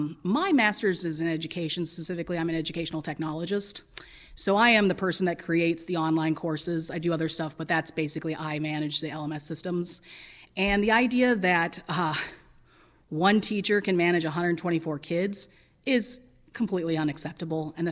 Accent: Gary, Indiana, United States; I grew up here in Gary, and I spent half my time out in Hammond. I'm a graduate of Gavitt High School. I went to Nobel over here in the Miller neighborhood

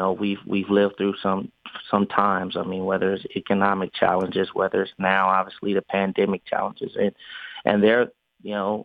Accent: Detroit, Michigan, United States; now in Dover, United States; I'm originally from Detroit, so I know what the big city life is about, and I loved it as well. But to raise a family, Dover's just a centrally located place where you can get a bang for your buck.

